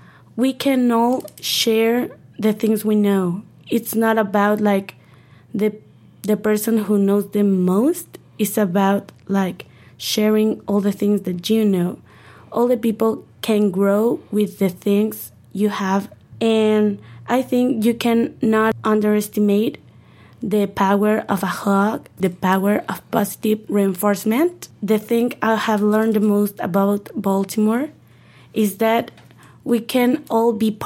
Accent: Irapuato, Guanajuato, Mexico; I am 16 years old. I am from Irapuato in the state of Guanajuato.

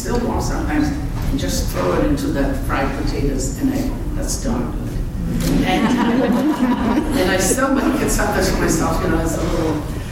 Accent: Istria County, Croatia; also born or lived in Italy; now in United States; you see, I come from Istria. I was born in Istria. Istria is no longer Italy.

